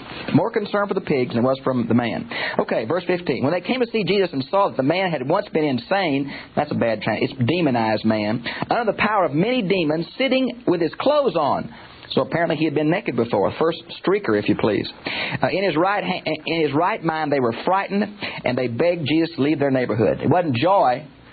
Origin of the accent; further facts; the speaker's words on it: Houston, Texas, United States; I've been on the freeway in Houston, my hometown